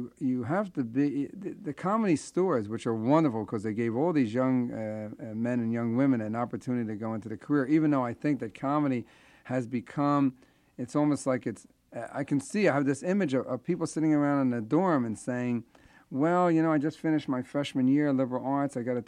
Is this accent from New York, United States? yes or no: no; Philadelphia, Pennsylvania, United States; Even though he's from Nebraska and I'm from Philadelphia